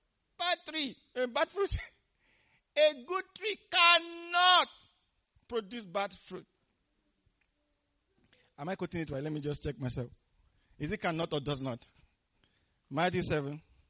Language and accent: English; Nigeria; when we're doing some entrance exams for special schools when I was growing up in Nigeria